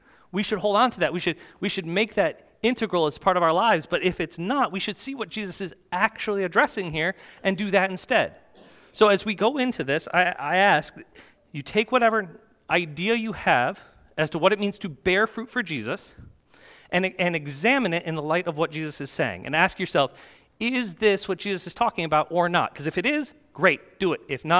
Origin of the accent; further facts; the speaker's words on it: New York, United States; But growing up in the Finger Lakes region, there were wineries all around where I grew up.